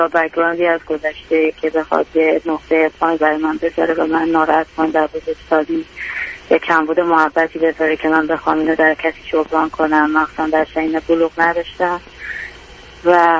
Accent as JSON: {"language": "Persian", "country": "Iran", "moved": "as an adult", "lives_now": "United States", "said": "بعد از ایران اومدیم به امریکا."}